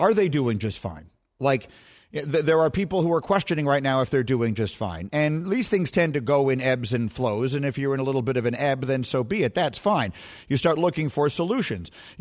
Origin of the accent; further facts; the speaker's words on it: New York, United States; also born or lived in Chicago; I grew up in New York. I grew up again in Chicago. And so those are the two sort of my home places.